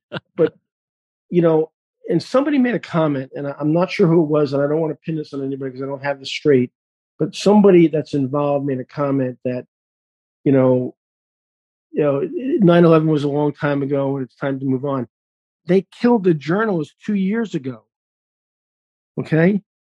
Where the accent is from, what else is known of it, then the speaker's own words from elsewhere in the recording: New York, United States; I had seven friends in the Twin Towers, okay, and I'm a New Yorker